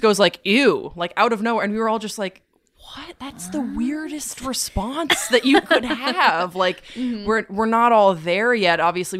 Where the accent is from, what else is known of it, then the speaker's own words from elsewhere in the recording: Waterloo, Wallonia, Belgium; I grew up in Waterloo, Belgium. So I grew up overseas